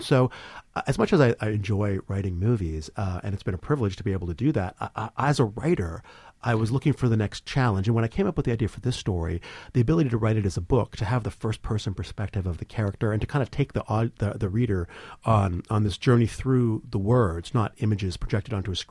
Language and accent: English; Vancouver, British Columbia, Canada; My mother was born in Chicago. So, even when I was growing up in Vancouver, I was very aware of sort of what was happening in the U.S.